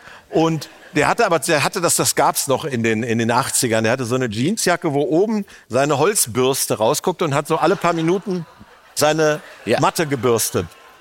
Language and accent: German; North Rhine-Westphalia, Germany; Und ich dachte als Westfale, was ist das denn für eine Drohung?